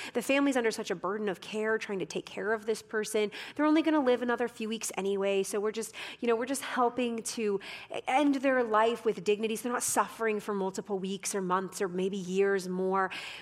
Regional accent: Canada; my home country in Canada

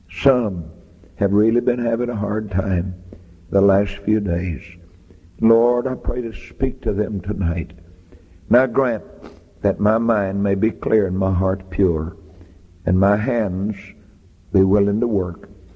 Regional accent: United States; I said, sir, I'm not only a preacher, but I'm an American citizen.

